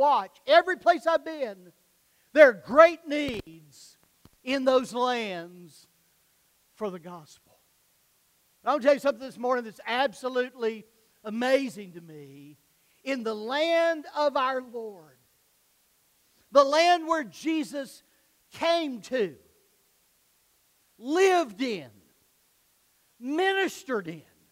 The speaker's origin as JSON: {"language": "English", "region": "Alabama", "country": "United States", "said": "I'm from Alabama, okay? I know you can already pick up on my northern accent."}